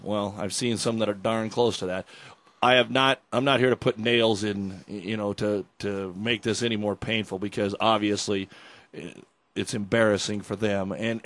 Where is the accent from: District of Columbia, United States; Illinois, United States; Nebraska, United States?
Nebraska, United States; Bertrand; also born or lived in Ord; Face it, growing up in Bertrand, and I was even worse in Ord, I grew up on a farm, with hardly even a board on the barn to throw a ball through.